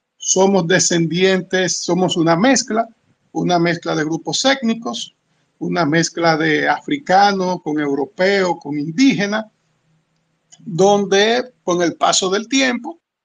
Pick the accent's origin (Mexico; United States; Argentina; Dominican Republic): Dominican Republic; somos dominicanos, porque el dominicano es el gentilicio de Santo Domingo.